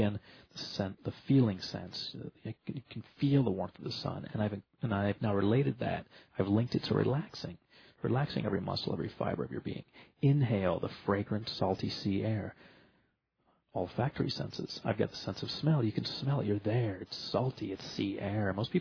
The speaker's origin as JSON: {"language": "English", "region": "Florida", "country": "United States", "tie": "born or raised there", "said": "And I grew up in South Florida."}